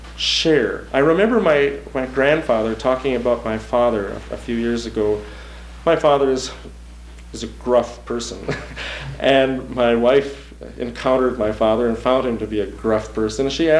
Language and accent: English; Minnesota, United States; I was a Lutheran from Minnesota, and like I say, on Saturday, we'd go hunting or fishing, not to choir practice.